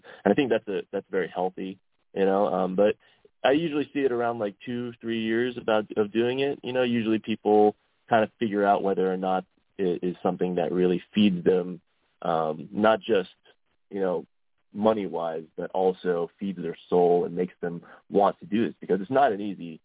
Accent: Delaware, Ohio, United States; also born or lived in Columbus; Yeah, I am from Columbus, Ohio. I grew up in Delaware, Ohio, kind of out in the farmlands.

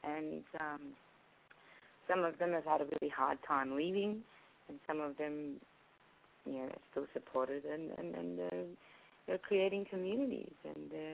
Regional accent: Melbourne, Victoria, Australia; Yeah, I got back to Melbourne, my hometown. I got back a week ago, and before that I was touring for about 4 months in the States.

